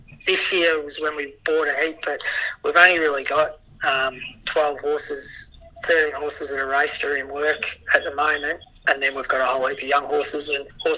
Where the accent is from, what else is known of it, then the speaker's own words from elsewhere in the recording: Bendigo, Victoria, Australia; I'm from Bendigo. I go out and give him a hand when I can.